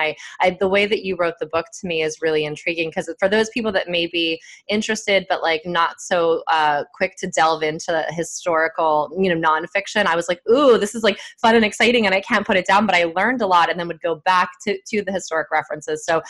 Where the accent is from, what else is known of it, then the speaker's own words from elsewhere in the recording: Pennsylvania, United States; born there; also born or lived in Amsterdam, Netherlands; I was born in Pennsylvania and I went to high school in Amsterdam in the Netherlands.